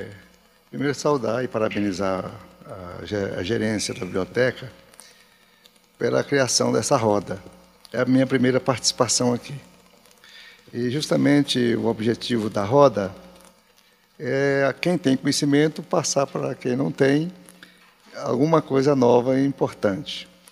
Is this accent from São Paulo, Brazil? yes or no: no; Brasília, Federal District, Brazil; also born or lived in Goiás; now in Rondônia, Brazil; Eu sou goiano, hoje estou em Tocantins, criado em Brasília, mas moro em Rondônia.